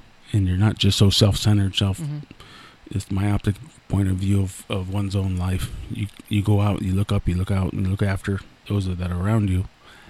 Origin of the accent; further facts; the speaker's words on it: Minster, Ohio, United States; I'm from Minster